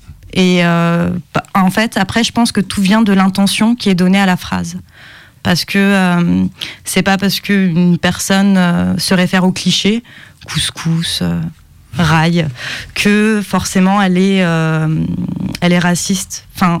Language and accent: French; France; also born or lived in Tunisia; Donc je suis née en Tunisie, je suis arrivée en France, j'avais un an.